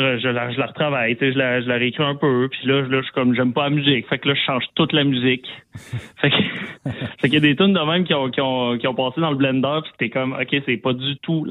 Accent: Quebec City, Quebec, Canada; Moi, je viens de Québec, là.

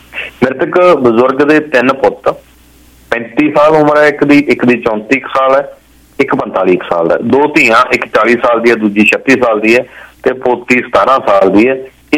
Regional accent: Punjab, India; ਕਈ ਵਾਰੀ ਅਸੀਂ ਵੀ ਅਸੀਂ ਪੰਜਾਬੀ ਹਾਂ

